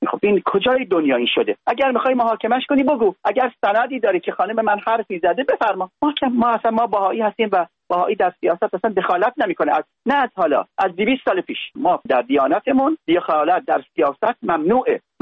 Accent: United Arab Emirates; ما خانم 24 سال در امارات زندگی میکنیم، یعنی من که بچه اماراتم، پاسپورتم ایرانی نیست

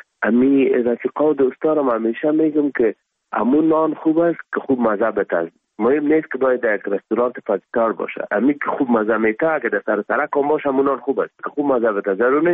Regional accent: Afghanistan; first language Pashto; Persian is a second language; زبان مادری ما پشتو است. بدری مکتب خواندیم، عربی را مدرسه خواندیم، انگلیسی را بخاطر اسکالرشپ ها باید میخواندیم و آلمانی را خطبی است که درس آلمانی بود اینجا دیگه اونا را میخوامم

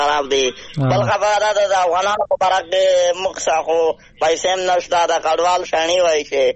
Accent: Khyber Pakhtunkhwa, Pakistan; موږ یو پښتانه یو ټول یو دین هم ده یو ژبه ده یو کلتور ده

